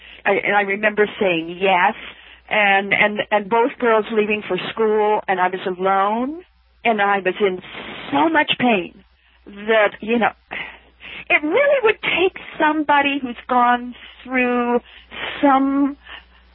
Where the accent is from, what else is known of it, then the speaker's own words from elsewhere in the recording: Idaho, United States; Westerners, I come from Idaho, Westerners take care of themselves.